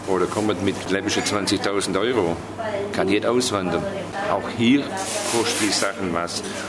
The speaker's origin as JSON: {"language": "German", "region": "Baden-Württemberg", "country": "Germany", "moved": "as an adult", "lives_now": "Paraguay", "said": "Ich komme aus Süddeutschland, 50 Kilometer Stuttgart, 30 Kilometer Ulm und bin jetzt mittlerweile knapp 22 Jahre hier in Paraguay."}